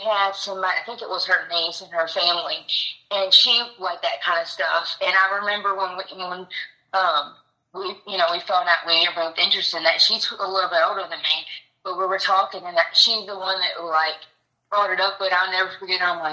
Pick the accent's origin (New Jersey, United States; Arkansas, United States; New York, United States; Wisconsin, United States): Arkansas, United States; Camden; Camden, Arkansas, in the country.